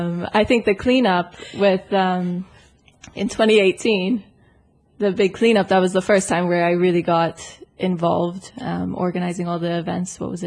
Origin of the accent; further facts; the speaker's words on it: Canada; now in Malta; I grew up in Canada. There's a lot of land in Canada